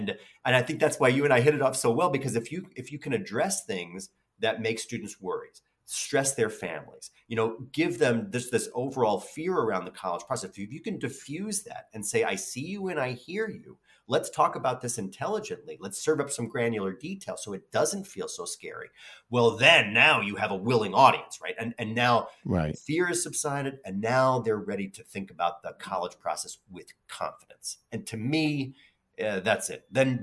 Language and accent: English; Bronx, New York, United States; and to sell Staten Island like it was the land of Canaan, which I grew up in the Bronx.